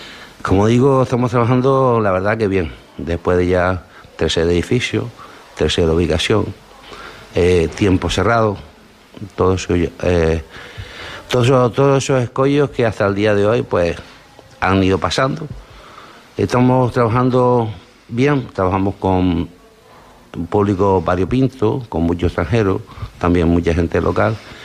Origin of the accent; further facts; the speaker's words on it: Las Palmas, Canary Islands, Spain; now in Fuerteventura, Spain; Yo soy natural de Las Palmas, lo que pasa es que yo siempre tengo una vinculación con Fuerteventura de hace mucho tiempo, tenemos familia aquí.